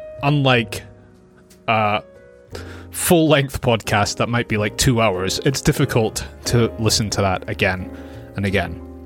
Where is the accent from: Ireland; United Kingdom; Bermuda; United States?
United Kingdom; Scotland; accent: Scottish; technically speaking, I have a British English accent, but because I'm from Scotland, I have more of a Scottish accent, but my accent is quite mixed